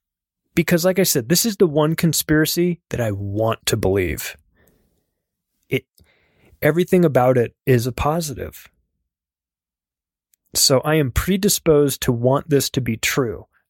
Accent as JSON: {"language": "English", "country": "United States", "said": "I'm not a big rah-rah America guy, but I am an American."}